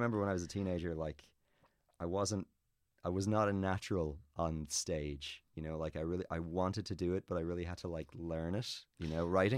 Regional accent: Kilkenny, County Kilkenny, Ireland; Yeah, I grew up in Kilkenny.

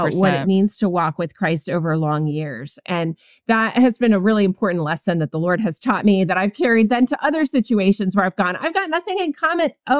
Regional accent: New England, United States; I thought, I have nothing in common with these women, because I was from New England.

